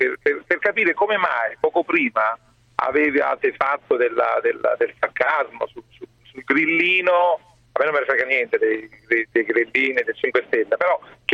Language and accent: Italian; Salerno, Campania, Italy; now in Perugia, Italy; Io vivo a Perugia, sono di Salerno